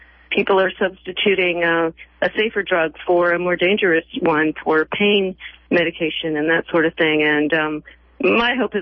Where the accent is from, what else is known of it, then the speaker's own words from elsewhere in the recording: Pittsburgh, Pennsylvania, United States; there's going to be the first ever medical marijuana conference in Pittsburgh, PA, which is my hometown.